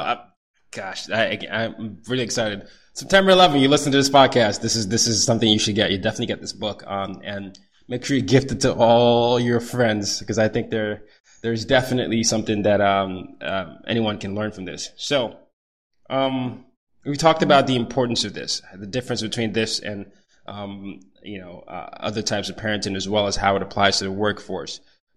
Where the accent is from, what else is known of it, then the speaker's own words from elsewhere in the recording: Nigeria; And I grew up in Nigeria where it was a rite of passage to show how many times belt marks were all over your face.